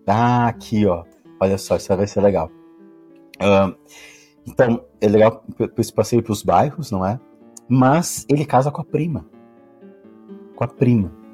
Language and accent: Portuguese; Rio Grande do Sul, Brazil; porque eu sou gaúcho, para quem não sabe